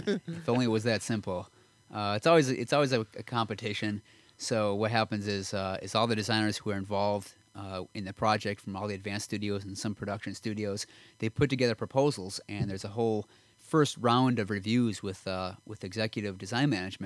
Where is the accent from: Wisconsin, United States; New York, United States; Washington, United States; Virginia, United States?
Wisconsin, United States; Milwaukee; Because I grew up in Milwaukee, which is a little ways away from Detroit, so it's away from the auto industry.